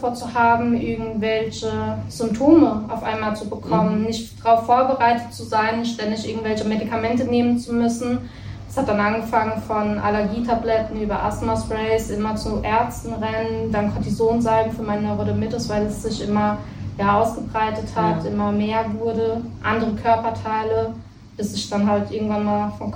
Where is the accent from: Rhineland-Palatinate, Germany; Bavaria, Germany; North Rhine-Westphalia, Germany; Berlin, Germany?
Rhineland-Palatinate, Germany; Worms; Also, ich komme hier aus Worms